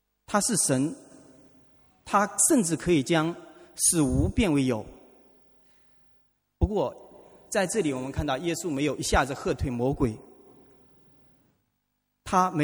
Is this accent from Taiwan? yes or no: no; Hangzhou, Zhejiang, China; 我的家乡呢，是在浙江杭州的一个山村里面。